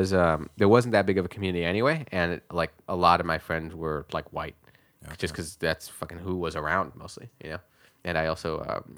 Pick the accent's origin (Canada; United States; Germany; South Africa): United States; Oak Grove; So I grew up in Oak Grove, which was very heavily like just poor white people.